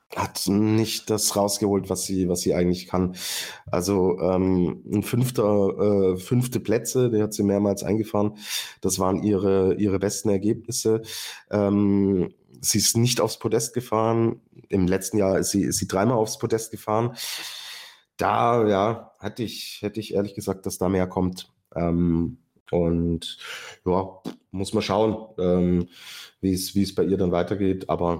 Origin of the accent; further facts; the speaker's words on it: Austria; als Österreicher